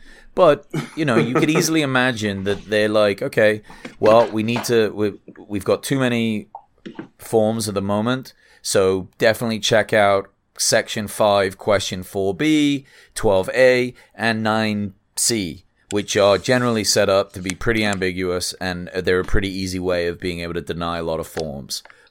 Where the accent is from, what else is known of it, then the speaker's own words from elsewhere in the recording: England, United Kingdom; I'm English. I can read English.